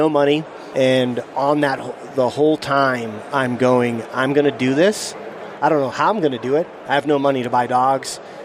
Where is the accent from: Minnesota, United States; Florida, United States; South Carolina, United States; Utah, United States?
Minnesota, United States; Minneapolis; I was born in Minneapolis, so a city kid.